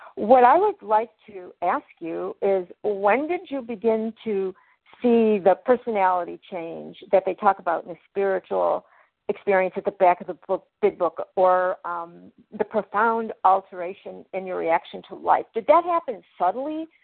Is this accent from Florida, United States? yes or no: yes; Florida, United States; I'm from Florida.